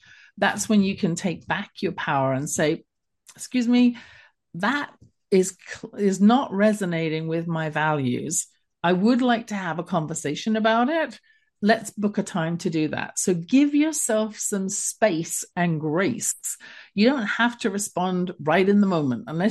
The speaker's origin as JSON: {"language": "English", "region": "England", "country": "United Kingdom", "tie": "born or raised there", "said": "when I grew up in England"}